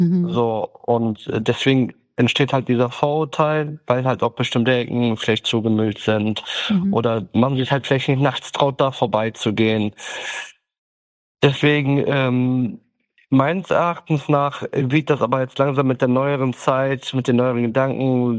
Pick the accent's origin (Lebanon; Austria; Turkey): Turkey; Kars, Kars Province; German is a second language; now in Germany; Wir kommen ja aus der Grenze Armenien, aus Kars 36.